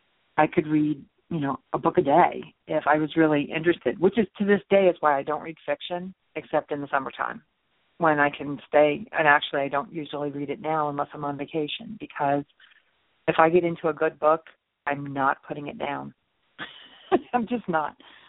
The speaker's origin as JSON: {"language": "English", "region": "Ohio", "country": "United States", "said": "One in my home state of Ohio"}